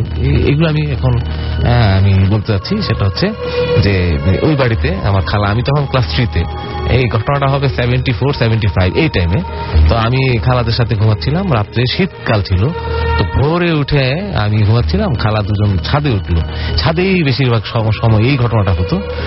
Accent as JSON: {"language": "Bangla", "town": "Dhaka", "region": "Dhaka Division", "country": "Bangladesh", "said": "আমি ঢাকা উত্তর বাটা থেকে এসেছি।"}